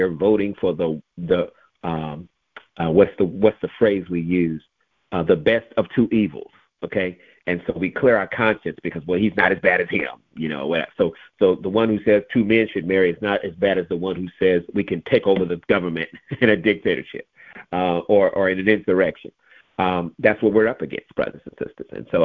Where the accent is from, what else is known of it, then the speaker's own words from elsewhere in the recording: United States; We're American, 100% believe